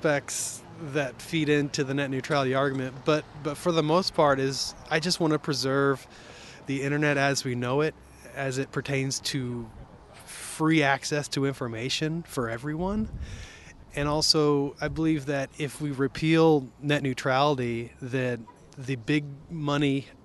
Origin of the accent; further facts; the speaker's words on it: Ely, Iowa, United States; I'm from Ely, Iowa, which is a suburb of Cedar Rapids.